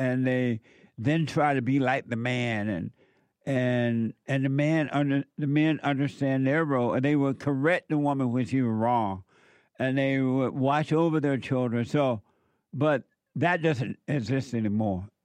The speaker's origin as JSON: {"language": "English", "region": "Alabama", "country": "United States", "tie": "born or raised there", "said": "The last time I saw it work was when I was growing up in Alabama."}